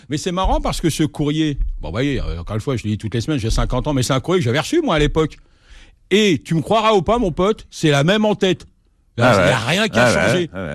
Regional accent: France; born there; mon fils est né en France. Je suis né en France. Sa grand-mère est née en France

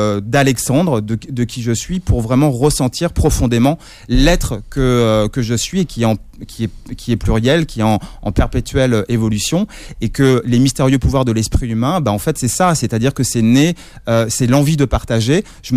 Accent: Bourg-la-Reine, Île-de-France, France; J'ai grandi à Bourg-la-Reine dans les Hauts-de-Seine

